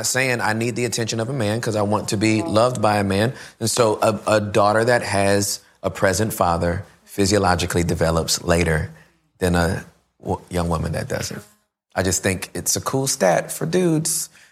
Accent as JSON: {"language": "English", "town": "Inglewood", "region": "California", "country": "United States", "tie": "born there", "said": "I was born in Inglewood, California. I was labeled at risk by the time I was in sixth grade."}